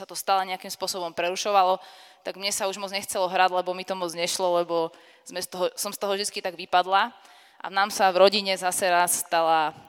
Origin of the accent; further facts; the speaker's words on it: Žilina, Žilina Region, Slovakia; now in Bratislava, Slovakia; Tak ja som teda zo Žiliny, ako niektorí asi viete.